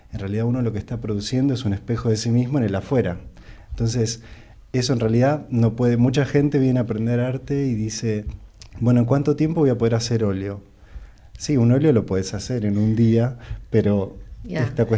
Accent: Argentina; le comentamos a los oyentes que soy argentino, ya se deben haber dado cuenta

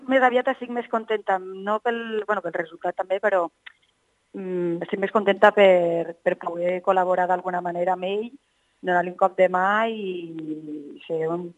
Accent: Mora la Nova, Catalonia, Spain; que som del mateix poble, sóc de Mora la Nova

